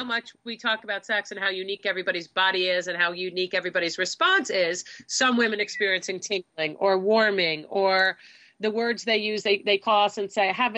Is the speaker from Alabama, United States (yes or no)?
no; Southfield, Michigan, United States; born there; I was actually born in Southfield.